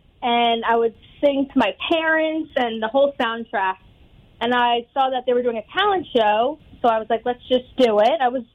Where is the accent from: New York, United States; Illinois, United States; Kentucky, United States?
New York, United States; Dobbs Ferry; Okay, so I grew up in Dobbs Ferry.